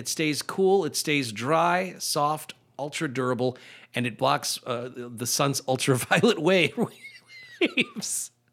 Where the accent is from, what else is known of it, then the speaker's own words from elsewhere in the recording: LeClaire, Iowa, United States; Look, I'm from LeClaire.